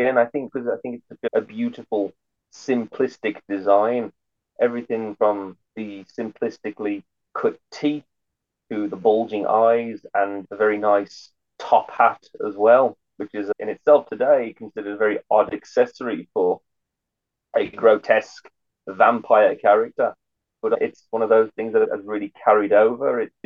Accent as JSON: {"language": "English", "town": "Dudley", "region": "West Midlands", "country": "United Kingdom", "said": "I happen to come from the exact same town that he was born and raised in Dudley, England."}